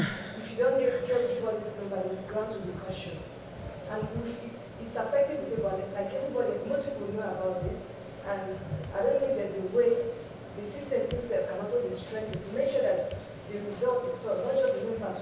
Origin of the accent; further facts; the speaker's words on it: Nigeria; I'm from Nigeria.